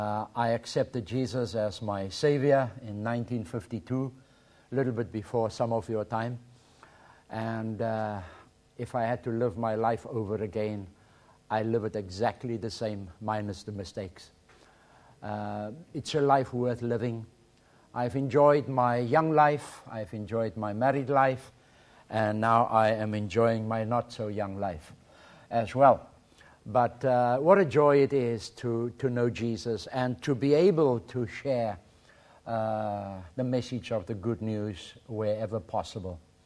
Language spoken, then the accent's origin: English; South Africa; I'm from South Africa, God's special country.